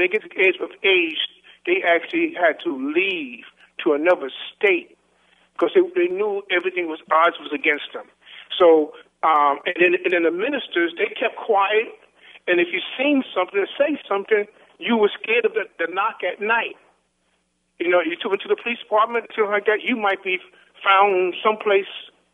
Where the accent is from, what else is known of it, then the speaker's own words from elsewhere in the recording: Louisiana, United States; born there; I just wanted to say we was born in Louisiana under corruption.